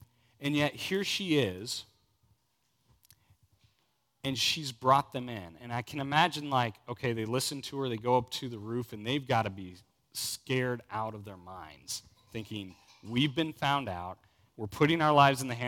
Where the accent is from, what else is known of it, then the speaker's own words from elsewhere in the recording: Alaska, United States; You see, I grew up in Alaska my whole life.